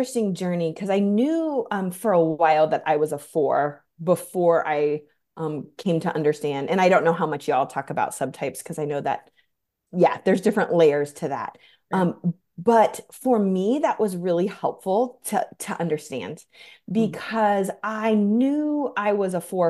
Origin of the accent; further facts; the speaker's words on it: Astoria, Oregon, United States; now in Grand Rapids, United States; where I grew up was Astoria, Oregon, literally right next to the Pacific Ocean